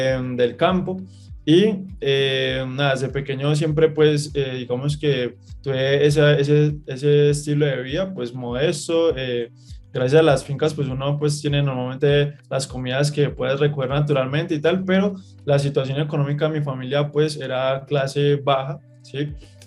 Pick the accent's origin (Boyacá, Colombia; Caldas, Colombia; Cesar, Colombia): Caldas, Colombia; yo vengo de Caldas, que es un departamento de Colombia que es de campesinos, ¿sí? Es de personas que normalmente pues suelen tener fincas, trabajar en agricultura y todo eso. Entonces me crié recogiendo café, que es algo muy característico de acá de Colombia.